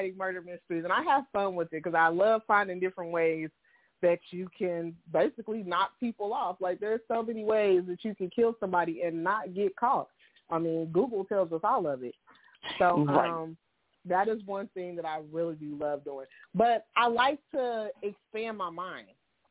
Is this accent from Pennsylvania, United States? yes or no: no; Waco, Texas, United States; also born or lived in Oklahoma; now in Dallas, United States; I am bred out of Texas. I grew up in Waco. We moved to Oklahoma. I'm a military veteran. After the military, I moved back to Oklahoma. And then now I'm back home in Texas, in Dallas preferably.